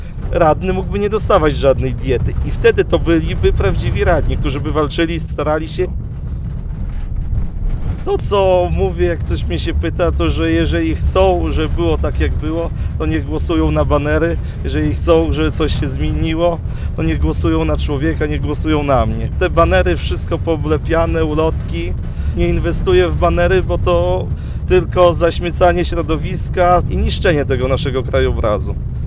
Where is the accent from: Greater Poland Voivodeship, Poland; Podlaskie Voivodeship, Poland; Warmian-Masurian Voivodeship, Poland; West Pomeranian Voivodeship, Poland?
Podlaskie Voivodeship, Poland; Rajki; Jestem z Rajek, mój tato pochodzi z Kozłów, dziadek, więc tutaj całe życie spędziłem poza krótkim okresem studiów.